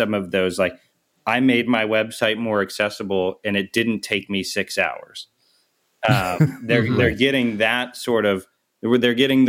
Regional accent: Ohio, United States; I grew up in Ohio where there's jelly factories all throughout the state.

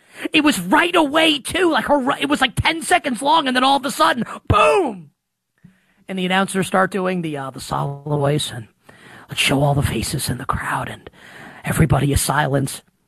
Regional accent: Queens, New York, United States; Growing up in Queens, New York, the Honda Civic was the car that if you had no money, which was all of us, including me, the Honda Civic was the car you wanted to get.

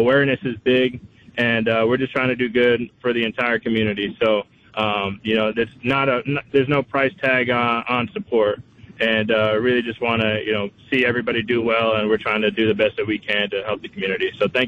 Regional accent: East Coast, United States; growing up on the East Coast, I was never a Packer fan

